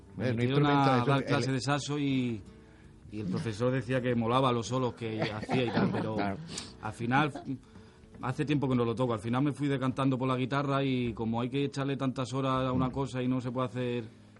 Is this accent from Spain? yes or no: yes; Madrid, Community of Madrid, Spain; Yo me crié en Lavapiés